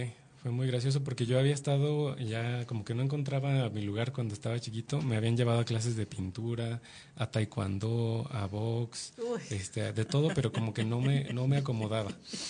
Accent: Chignahuapan, Puebla, Mexico; born there; Yo nací en un municipio en Puebla, se Ajá. llama Chignahuapan, Puebla. Uh-huh. Es muy conocido por las artesanías de vidrio soplado que se hacen allá. Es el lugar de la eterna Navidad

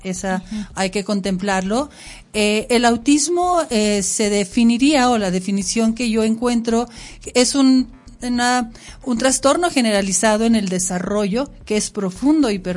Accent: Durango, Mexico; born there; yo soy una mujer duranguense, orgullosamente duranguense, nacida aquí en Durango capital.

